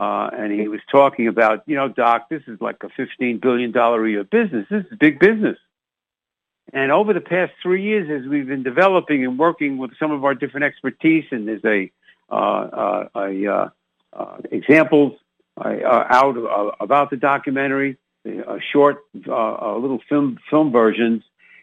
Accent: Crown Village, New York, United States; Hey, you know, my hometown Little League baseball team that I was on, 1958, Long Island, Crown Village, they made it to the World Series.

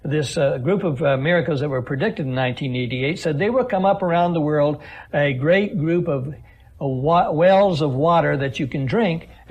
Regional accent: Kansas, United States; I came from Kansas. Hard for me to say anything more than Smith and Brown, but I try.

